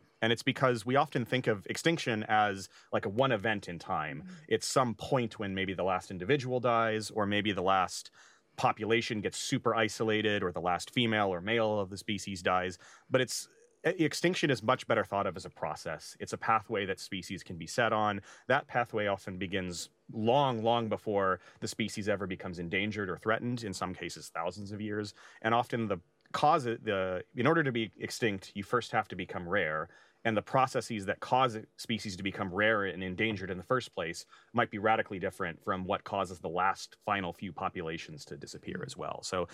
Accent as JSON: {"language": "English", "town": "Fairbanks", "region": "Alaska", "country": "United States", "tie": "born or raised there", "said": "So I'm originally from Fairbanks, Alaska, which is in the middle of Alaska. So I was, you know, had passion about growing up in the Arctic in general, but we were pretty far from the ocean."}